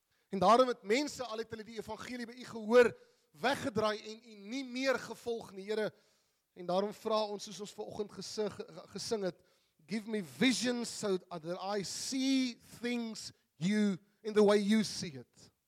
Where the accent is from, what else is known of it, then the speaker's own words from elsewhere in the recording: Durban, KwaZulu-Natal, South Africa; Hy doen iets in Durban wil waar ek vandaan kom ook.